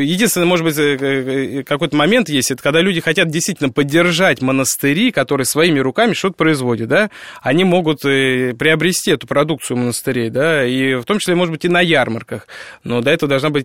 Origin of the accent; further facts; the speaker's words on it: Krasnogorsk, Moscow Oblast, Russia; born there; Я родился в Красногорске, не в Москве.